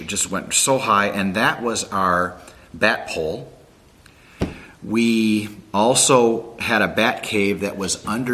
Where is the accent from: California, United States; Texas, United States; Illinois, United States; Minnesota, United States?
Illinois, United States; Chicago; I want to take you back to my life in the 60s. I'm growing up in Chicago.